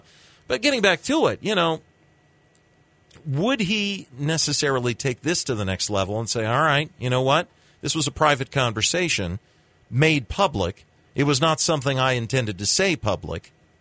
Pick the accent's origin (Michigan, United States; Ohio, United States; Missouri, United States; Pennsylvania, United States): Ohio, United States; I grew up in Ohio. I went to Cincinnati Reds games all my life.